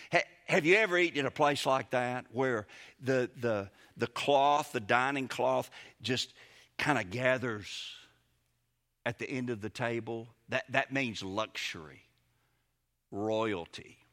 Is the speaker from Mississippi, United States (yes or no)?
yes; Mississippi, United States; Evel Knievel, when I was growing up in Mississippi in my day, was the man when it came to riding bicycles.